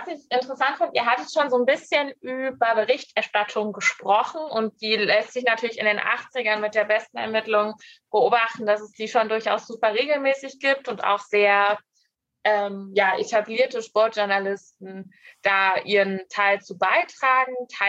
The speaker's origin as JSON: {"language": "German", "town": "Grimma", "region": "Saxony", "country": "Germany", "tie": "born there", "said": "jo, ich wurde in Grimma geboren"}